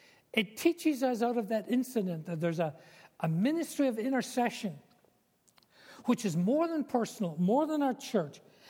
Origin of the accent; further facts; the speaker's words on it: Scotland, United Kingdom; We were both born and raised in Scotland